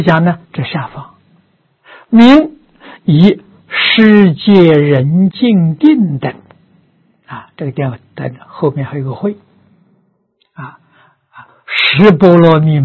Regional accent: China; 我们中国人习惯称善恶，印度人习惯呢称黑白。

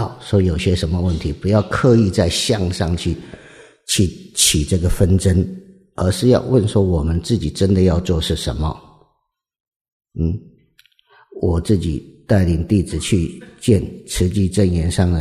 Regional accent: Taiwan; 那我们台湾人是不是都是海岛长大的，从小其实就是闻惯了吃惯了

